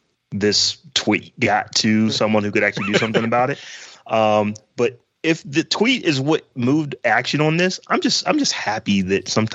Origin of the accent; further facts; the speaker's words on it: Warren, Ohio, United States; I'm from Warren, Ohio. Lordstown is the biggest plant there, and automation is a big deal.